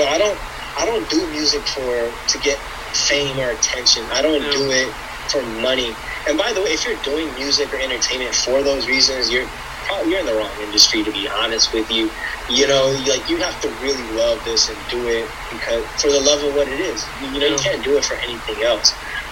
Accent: India; born there; So I was born in India.

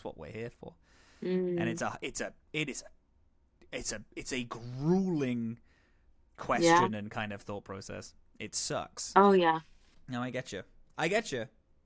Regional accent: London, United Kingdom; also born or lived in Cardiff / Brooklyn; now in Toronto, Canada; I grew up in London, I then moved to Cardiff, which admittedly is a tiny, tiny city, but I grew up, then I moved to Cardiff. Then I went to Toronto, then I was in Brooklyn for a very long time. Currently working on going back into Brooklyn as I'm back in Toronto for the second.

